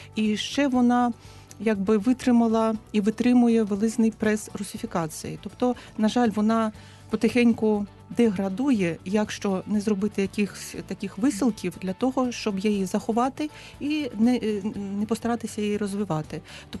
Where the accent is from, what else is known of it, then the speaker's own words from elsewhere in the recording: Brest Region, Belarus; first language Brest (Berestya) dialect; я приїхала в ваш чудовий Київ з Білорусі. А моя мова, яку ви компліментарно так назвали чудовою, це мова Берестейщини, це моя рідна мова.